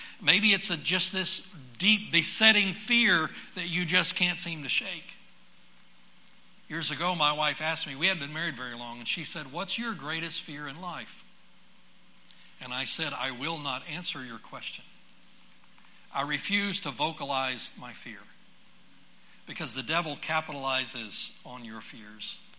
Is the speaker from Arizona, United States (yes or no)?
no; Florida, United States; I grew up in South Florida